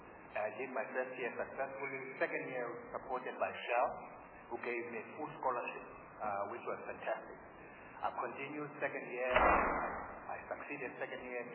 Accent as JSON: {"language": "English", "town": "New Brighton", "region": "Eastern Cape", "country": "South Africa", "tie": "born or raised there", "also_born_or_lived": "Port Elizabeth", "said": "I was born in Port Elizabeth, grew up in New Brighton."}